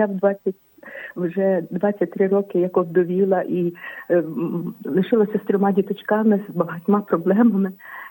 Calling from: Ternopil Oblast, Ukraine; Я з Тернопільщини.

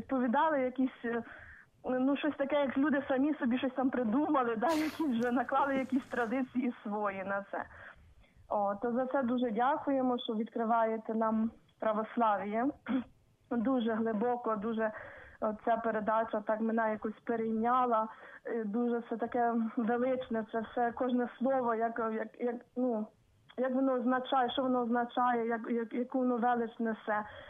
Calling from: Khmelnytskyi Oblast, Ukraine; з Хмельницької області, село Доброгорщ.

